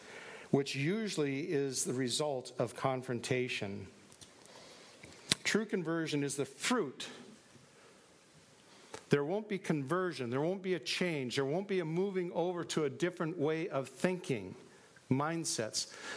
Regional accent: Minneapolis, Minnesota, United States; also born or lived in Crystal; I was so shy when we moved out to Crystal from North Minneapolis and I was in the 10th grade.

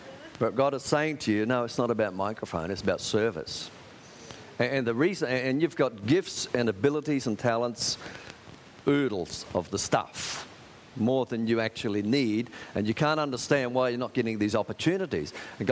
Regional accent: Australia; now in China; I'm from Australia, the land of koalas and kangaroos.

